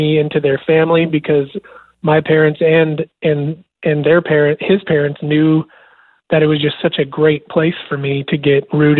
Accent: Bonanza, Oregon, United States; So I grew up in South Central Oregon. Bonanza is a town. When I was growing up, it was a town of about 250 people. And it's just very rural, all cattle farmers, dairy farmers, ranchers.

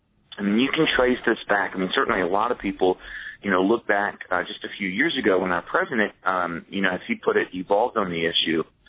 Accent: the South, United States; You know, it's backwards because he's in New York and I'm from the South.

